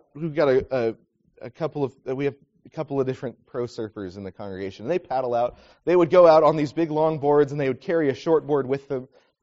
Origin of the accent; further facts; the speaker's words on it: Santa Cruz, California, United States; Well, that's a song about my hometown, Santa Cruz.